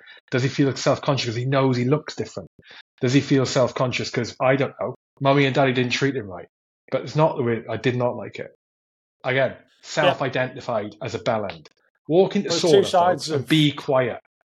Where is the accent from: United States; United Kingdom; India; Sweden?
United Kingdom; I'm British and polite.